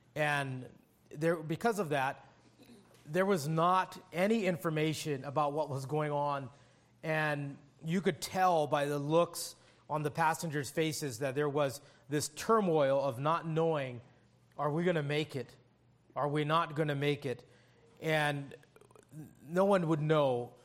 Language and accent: English; Hawaii, United States; And I grew up in Hawaii, and he spent a lot of time in Hawaii. And I'm Hawaiian. I was born and raised on those little rocks in the Pacific